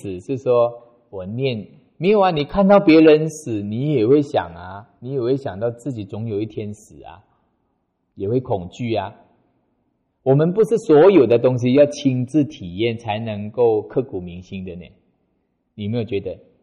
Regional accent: Malaysia; 我们马来西亚人

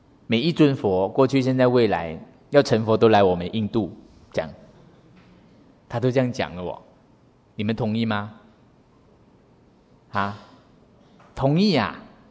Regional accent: Taiwan; born there; 我们生在台湾也比好多地方都好哦，真的。

